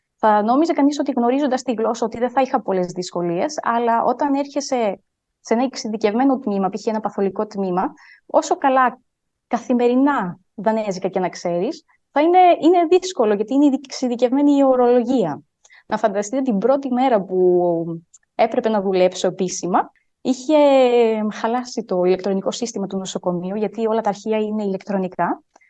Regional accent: Samos, North Aegean, Greece; moved away as an adult; now in Denmark; έκλεισα μια δεκαετία στην ξενιτιά, δηλαδή στη Δανία. Ουσιαστικά, κατάγομαι από τη Σάμο, όπου μεγάλωσα. Σπούδασα στην Ελλάδα, είχα το προτέρημα να είναι Δανέζα η μητέρα μου.

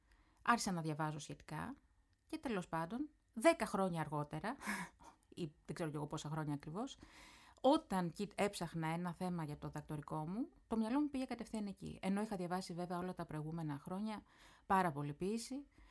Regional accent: Orchomenos, Central Greece, Greece; εγώ μεγάλωσα στον Ορχομενό Βιωτίας, σε μια εποχή στη δεκαετία του 80 που φυσικά ήταν πριν από το ίντερνετ.

